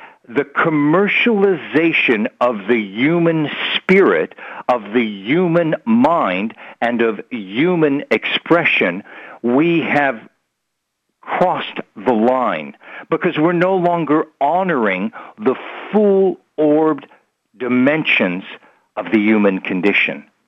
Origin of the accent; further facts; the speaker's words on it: United States; born there; as an American by birth who did my PhD on the relationship between religion, culture, and politics